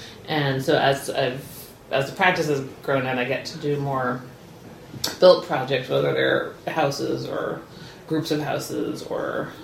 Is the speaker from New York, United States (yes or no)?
no; Boston, Massachusetts, United States; sort of like where I grew up in Boston, there's sort of like a layering